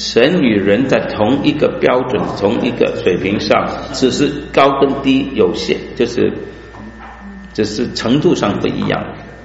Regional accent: China; 比方说我们中国人是最傲慢的民族之一啊

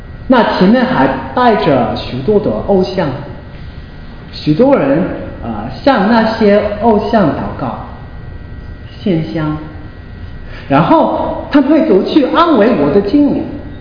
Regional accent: South Korea; 就像我每次回到我长大的地方，我的老家在韩国，走进我小时候的学校

